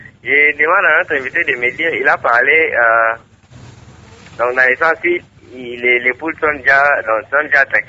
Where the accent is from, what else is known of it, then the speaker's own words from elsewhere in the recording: Kananga, Kasaï-Central, DR Congo; Chez nous, à Kananga, on remarque souvent